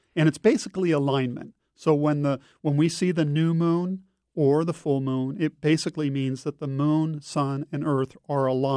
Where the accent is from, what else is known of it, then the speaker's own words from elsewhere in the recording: California, United States; I grew up in the California coast, surfing and sailing and diving